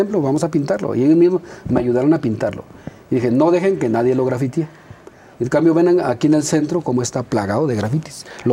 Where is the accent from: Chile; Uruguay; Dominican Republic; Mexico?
Mexico; Tonalá, Jalisco; En Tonalá también se puede, yo soy de Tonalá.